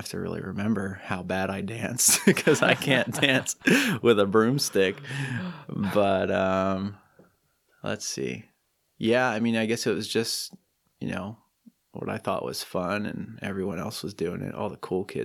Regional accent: Bushnell, Florida, United States; Well, I was born in Tampa, raised about an hour north of Tampa in Bushnell, Florida, a little tiny town.

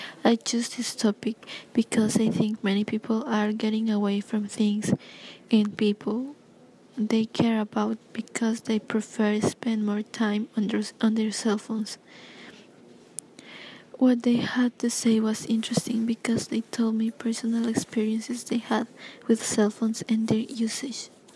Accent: El Salvador; I am 18 years old and I am from El Salvador.

